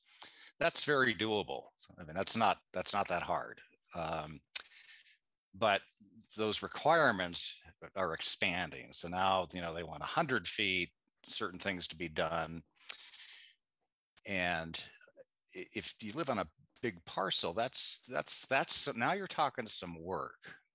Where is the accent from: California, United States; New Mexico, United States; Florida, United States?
California, United States; Paradise; when I was growing up in Paradise, I was a hunter then, and dove season would open right around Labor Day.